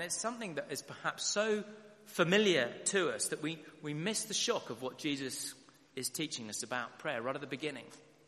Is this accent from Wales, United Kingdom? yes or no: no; London, United Kingdom; born there; I was born in Westminster Hospital in central London. I spent the first 6 weeks of my life here, right here, in Fulham. I lived in Vera Road, just over there, just off the Munster Road, if you know it, with a foster mother.